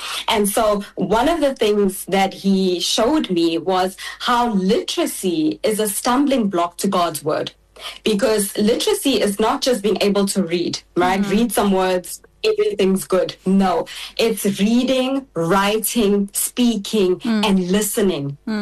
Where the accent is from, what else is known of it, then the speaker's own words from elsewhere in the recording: KwaZulu-Natal, South Africa; I was brought up in Ishawi in KZN, I have an understanding. I used to be able to speak and understand Zulu, but now not so much. IsiZulu, sorry. Not so much the speaking, but more just the understanding.